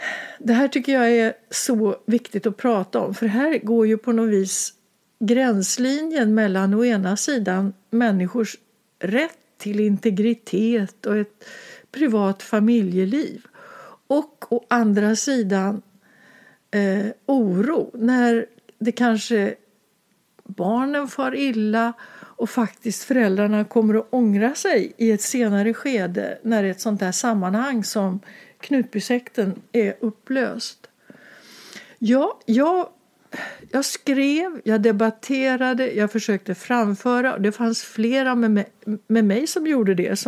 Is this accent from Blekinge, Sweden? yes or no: no; Örebro, Örebro County, Sweden; alltså det är den tidning som kom i brevlådan varje morgon när jag växte upp. För jag kommer ifrån Örebro.